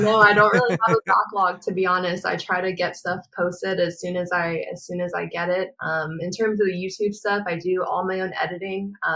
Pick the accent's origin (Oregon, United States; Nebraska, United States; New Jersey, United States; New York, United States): New York, United States; I grew up fishing in New York. Ever since I was little, my pop-up would have me out there real little on the boat, fishing for fluke and flounder.